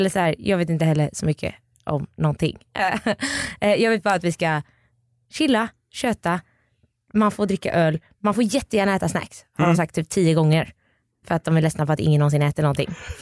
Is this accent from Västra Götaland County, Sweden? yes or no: yes; Gothenburg, Västra Götaland County, Sweden; Jag är från Göteborg.